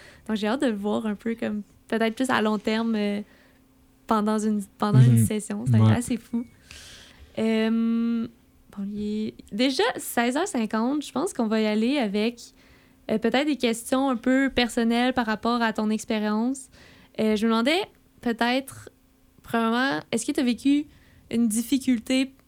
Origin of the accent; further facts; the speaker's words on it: Sherbrooke, Quebec, Canada; C'est comme un choc culturel à 30 minutes de chez moi à Sherbrooke.